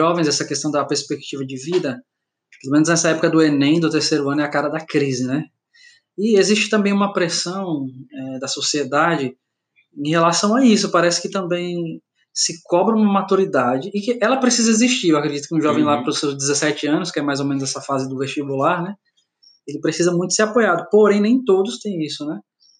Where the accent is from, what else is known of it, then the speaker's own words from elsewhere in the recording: São Paulo, Brazil; Eu vim de capital, né, sou natural de São Paulo, vim de... muita agitação